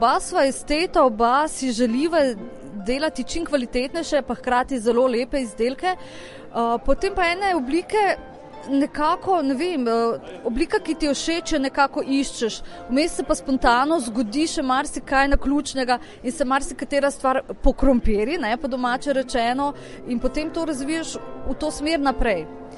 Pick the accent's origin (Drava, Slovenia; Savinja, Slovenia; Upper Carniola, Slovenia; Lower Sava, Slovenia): Lower Sava, Slovenia; Krško; Midva sva iz Krškega